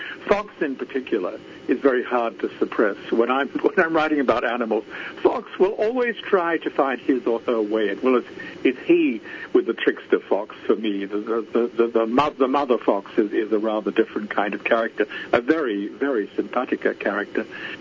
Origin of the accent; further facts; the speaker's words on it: Australia; accent: Aussie; my default accent isn't as Aussie as Lizard's.